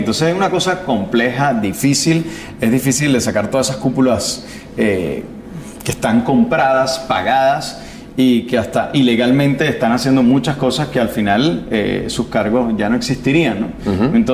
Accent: Venezuela; Porque siento que soy un representante de Venezuela y más que yo venía a hacer folclore.

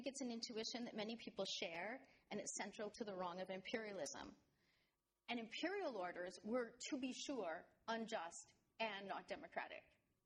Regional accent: Canada; So I'm a Canadian by origin and also by citizenship.

